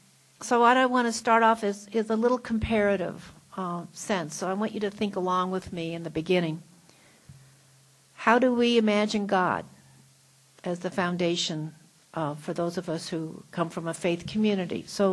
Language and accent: English; United States; it's so hard as an American for me to really truly embrace this and understand it.